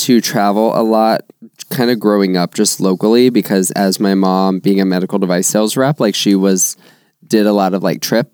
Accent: Florida, United States; I grew up in Florida, and Brett lived most of his life in Florida.

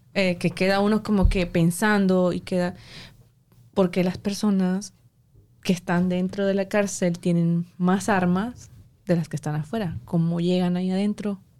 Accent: Venezuela; En mi país, en Venezuela

